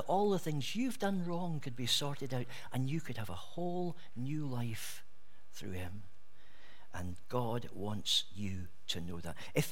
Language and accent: English; Scotland, United Kingdom; as a Scotsman that rejoices my soul